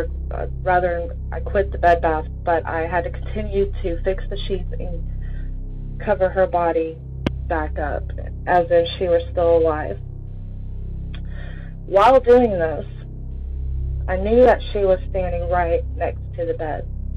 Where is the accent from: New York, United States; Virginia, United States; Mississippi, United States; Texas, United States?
Texas, United States; I'm from Texas.